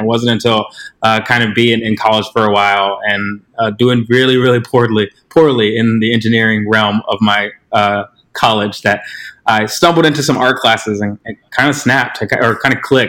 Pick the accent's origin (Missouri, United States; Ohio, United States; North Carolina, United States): North Carolina, United States; also born or lived in Virginia; now in Chicago, United States; I'm originally from North Carolina / Virginia, so those places definitely have my heart and probably a little bit of my voice / accent.